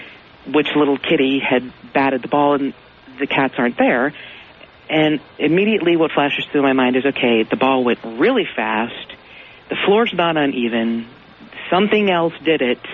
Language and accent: English; Kentucky, United States; now in Los Angeles, United States; I'm from Kentucky originally. I've lived in Los Angeles for 8 years